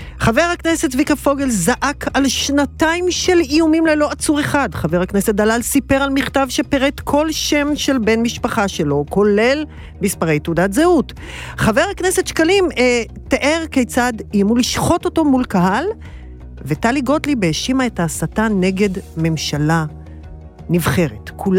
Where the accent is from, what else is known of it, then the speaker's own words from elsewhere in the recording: Beersheba, Southern District, Israel; born there; נולדתי בבאר שבע, נשמה.